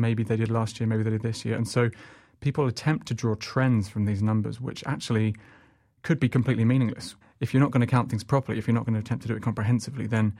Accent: United Kingdom; now in United States; as a Brit who's been here for about 5 years

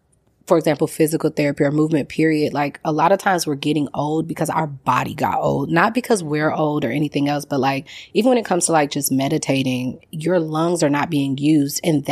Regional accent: St. Louis, Missouri, United States; I grew up landlocked in St. Louis, and my family was not well traveled like that.

